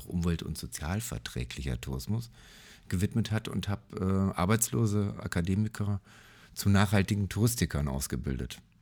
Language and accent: German; North Rhine-Westphalia, Germany; Wo kommen Sie denn her? Ich sage, oh, aus Westfalen.